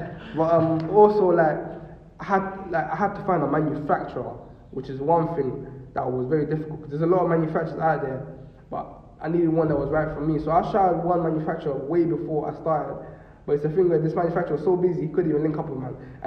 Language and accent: English; London, United Kingdom; because I'm from London, I'm from, let's say, the hood, innit? I don't like to say the hood, but I'm from the hood.